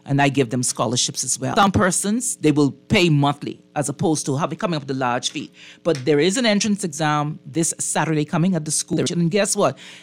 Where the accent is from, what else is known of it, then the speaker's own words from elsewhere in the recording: Fox Hill, New Providence, Bahamas; I'm a big fat black woman from Foxhill. And I can tell you who I am from the Yoruba tribe.